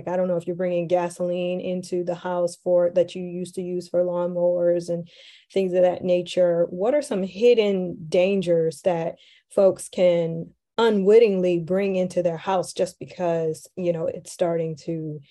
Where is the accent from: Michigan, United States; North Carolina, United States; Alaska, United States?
Michigan, United States; Detroit; because I grew up in Detroit during something called Devil's Night. Devil's Night would happen in October and people would just light fires.